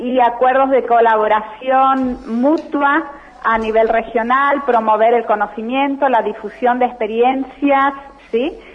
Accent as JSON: {"language": "Spanish", "town": "Eldorado", "region": "Misiones", "country": "Argentina", "tie": "born or raised there", "said": "yo soy oriunda del Dorado."}